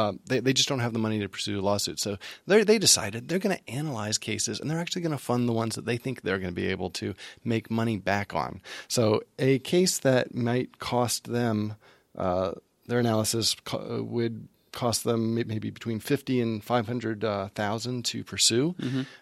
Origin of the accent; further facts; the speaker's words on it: Virginia, United States; I grew up in Virginia. There is no good burrito in Virginia.